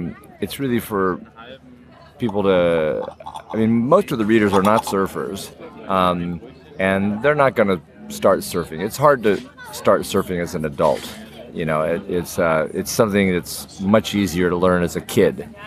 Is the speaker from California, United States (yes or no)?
yes; California, United States; Even though I grew up in California, you know, it's sort of spot to spot.